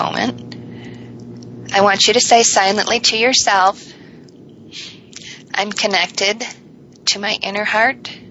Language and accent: English; Michigan, United States; So I grew up in Michigan, and I'm the youngest of seven. And I grew up in a strict Catholic family.